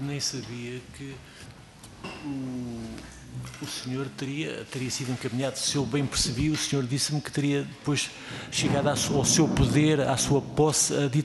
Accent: Portugal; somos portugueses

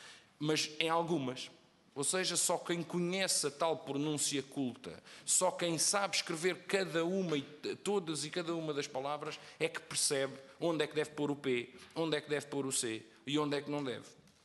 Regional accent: Brazil; born there; Eu sou brasileiro, e, portanto, nasci no Brasil, grande parte da minha vida está ligada ao Brasil, vou regularmente ao Brasil

